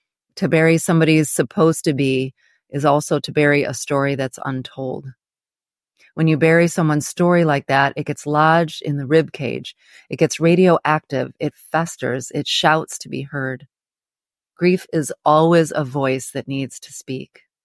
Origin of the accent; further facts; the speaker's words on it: Ann Arbor, Michigan, United States; and of course my hometown, Ann Arbor. Go Blue.